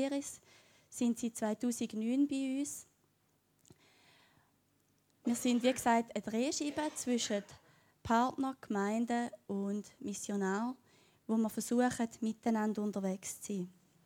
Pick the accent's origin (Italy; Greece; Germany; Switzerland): Switzerland; St. Gallen; auch wenn ich vom Ostblock von der Schweiz komme. Ich bin ursprünglich aus St. Gallen, gehe jetzt aber zu Winterthur arbeiten, wohne in Zweifelden, also bin ich hier im Thurgau und Zürich-Biet unterwegs.